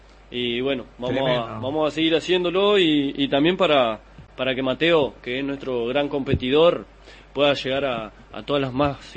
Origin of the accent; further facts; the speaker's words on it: Uruguay; Me siento contento de que como uruguayo se formó un gran equipo